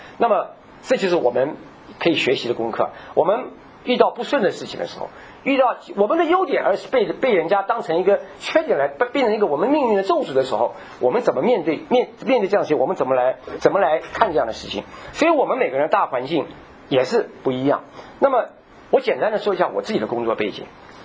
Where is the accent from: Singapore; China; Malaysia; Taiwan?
China